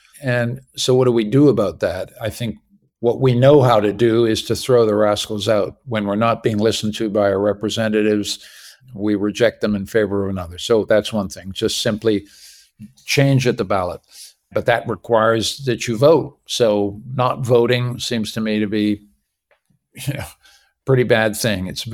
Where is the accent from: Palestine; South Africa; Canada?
Canada; accent: American; I'm actually a Canadian. I sound like an American, but I'm actually a Canadian.